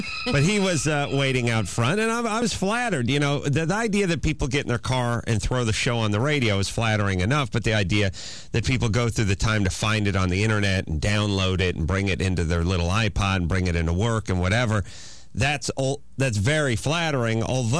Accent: North Hollywood, California, United States; Also, you know, I grew up in North Hollywood, you know

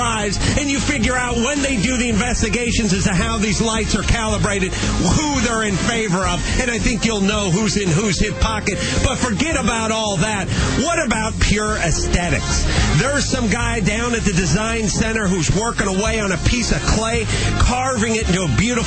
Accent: United States; I'm an American.

